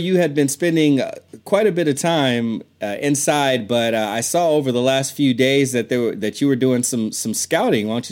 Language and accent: English; Monterey, California, United States; I'm as people know, I'm from Monterey. Got my Monterey Bay Aquarium hat on right now.